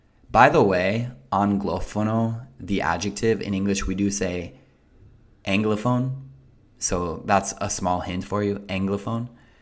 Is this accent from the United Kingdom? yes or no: no; United States; So I did not take it for granted, because I know as an American, I'm lucky to be able to do that.